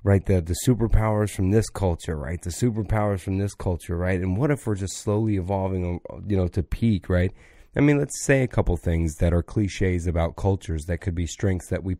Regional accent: the South, United States; and I'm from the South, so the South helps a lot in this cliche.

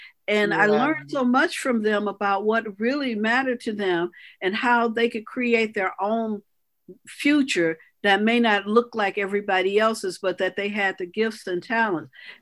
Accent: Chicago, Illinois, United States; now in Minneapolis, United States; I am from Minneapolis. I'm Chicago, and that's ground into you. You know, it's inbred into you. And everything that I do still reflects that South Side of Chicago. And moving up to Minnesota I was supposed to move there for 18 months.

